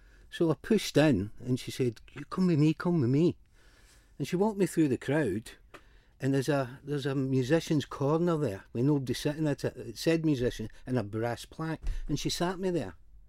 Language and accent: English; Scotland, United Kingdom; Well, it was always live music in Scotland, you know what I mean?